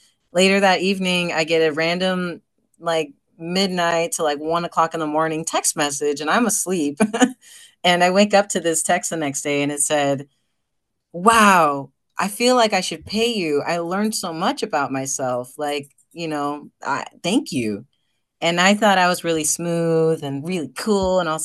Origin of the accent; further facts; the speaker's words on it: Ukiah, California, United States; also born or lived in Mexico; So I'm originally from the Coyote Valley tribe in Ukiah, or really kind of like south of Willits, as north of Ukiah as you can get. And I'm also Mexican.